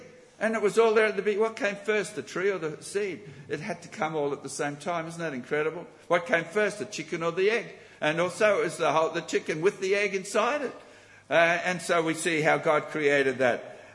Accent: Hobart, Tasmania, Australia; born there; I was born in Hobart, and so she called

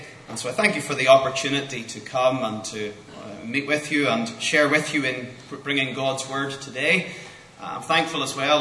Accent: Northern Ireland, United Kingdom; Hope you can understand my accent and it doesn't throw you off too much from Northern Ireland.

